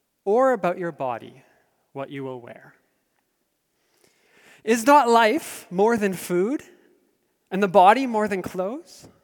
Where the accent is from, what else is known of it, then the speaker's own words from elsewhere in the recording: Abbotsford, British Columbia, Canada; So I grew up in Abbotsford.